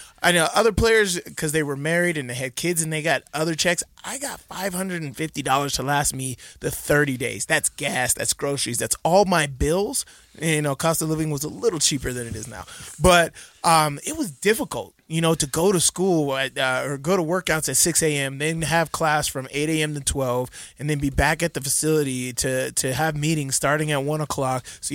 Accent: Las Vegas, Nevada, United States; I'm from Vegas. We don't get no snow down there.

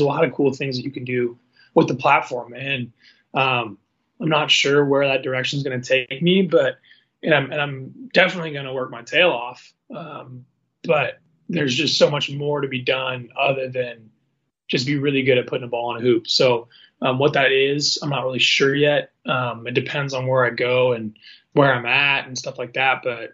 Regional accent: Seattle, Washington, United States; now in Spokane, United States; I'm from Seattle, but Spokane really does feel like home

